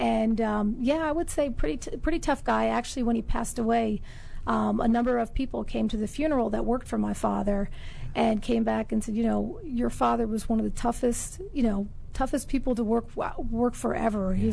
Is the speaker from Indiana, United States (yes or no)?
no; Connecticut, United States; I grew up in Connecticut, and with a family, I had five brothers and sisters